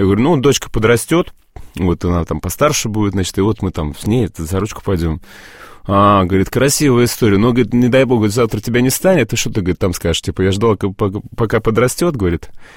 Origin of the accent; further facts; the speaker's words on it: Vyazma, Smolensk Oblast, Russia; как раз я сам из Вязьмы